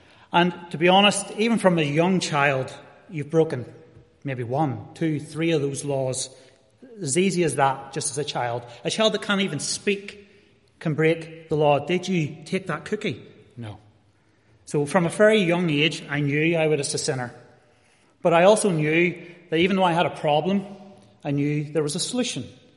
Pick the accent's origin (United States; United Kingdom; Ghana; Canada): United Kingdom; Northern Ireland; born there; But I was born about 40 years ago. I was born in County Down